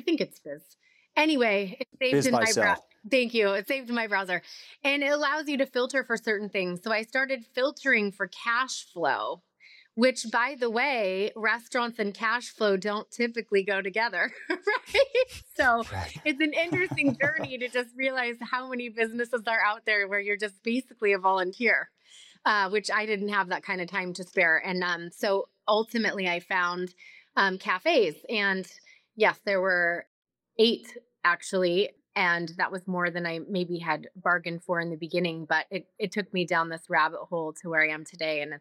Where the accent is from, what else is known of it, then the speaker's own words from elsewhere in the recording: Northwest, United States; also born or lived in Atlanta; So I am born and raised in the Northwest.